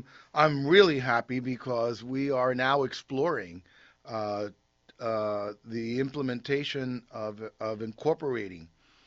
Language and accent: English; Northeast, United States; I came from the Northeast, and in the Northeast, Ascension Thursday was Ascension